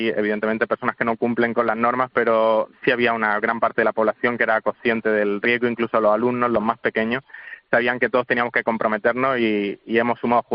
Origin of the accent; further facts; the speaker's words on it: Sangonera la Verde, Region of Murcia, Spain; yo vengo de un pueblo que se llama Sangonera la Verde y no he podido estar allí desde esta Navidad.